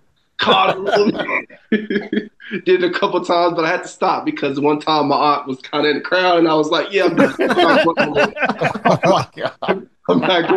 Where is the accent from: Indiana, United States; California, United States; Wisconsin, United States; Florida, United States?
Indiana, United States; Indianapolis; also born or lived in Canada; Well, technically I was born in Canada, but okay. Most of my life was spent here in Indianapolis, Indiana.